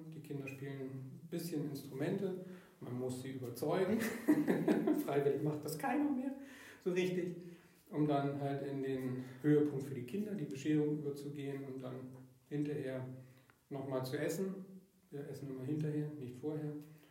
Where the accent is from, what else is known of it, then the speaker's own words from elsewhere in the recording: Bremen, Germany; now in Münster, Germany; ich bin in Bremen groß geworden, eigentlich als Katholik eher unüblich, weil das eine sehr evangelisch geprägte Region ist.